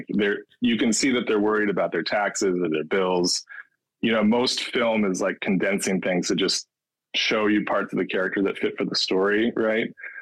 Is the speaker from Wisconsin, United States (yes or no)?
yes; Tomah, Wisconsin, United States; I grew up in Toma, Wisconsin. You heard of Toma?